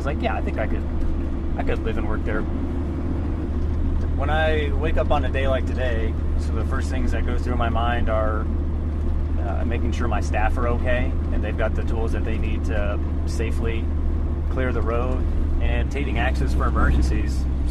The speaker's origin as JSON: {"language": "English", "town": "Columbus", "region": "Ohio", "country": "United States", "said": "I'm from Columbus, Ohio, originally. Went to Ohio State University"}